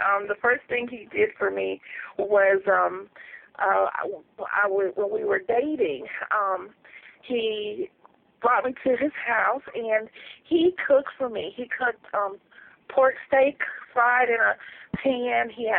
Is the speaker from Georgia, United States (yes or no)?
no; North Carolina, United States; We're from North Carolina.